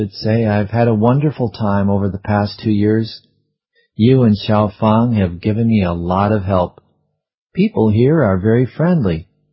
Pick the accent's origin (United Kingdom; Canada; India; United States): India; I grew up in India. I had a great education